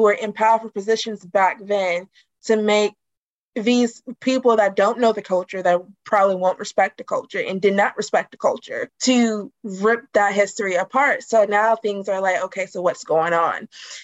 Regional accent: United States; now in United Kingdom; I'm American. So in my country, even in school systems, even in the way of life, is very American-esque. And even though I currently live in the UK

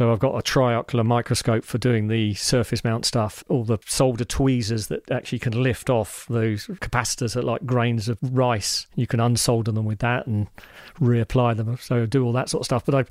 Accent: Hastings, South East England, United Kingdom; Hastings. I'm from Hastings originally, yeah.

